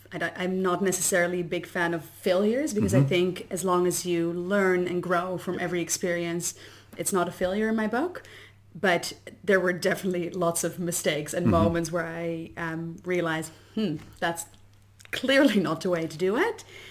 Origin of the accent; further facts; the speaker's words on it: Amsterdam, North Holland, Netherlands; now in New Zealand; I'm originally from Amsterdam, from the Netherlands, and I moved to New Zealand about 3 years ago.